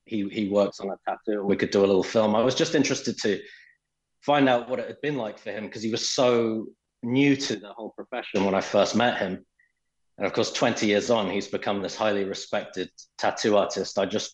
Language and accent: English; England, United Kingdom; moved away; growing up in England, I've always been kind of terrified of dancing.